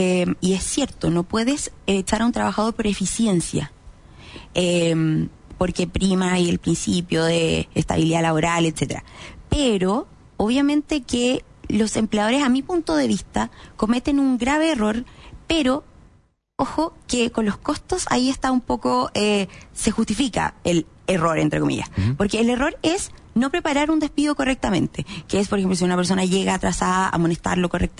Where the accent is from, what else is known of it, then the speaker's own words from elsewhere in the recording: Temuco, Araucanía, Chile; now in Santiago, Chile; Yo soy de Temuco, no tenía papá abogado, mamá abogada, tío abogado, nada. Y yo llego a Santiago con el sueño de crear mi estudio jurídico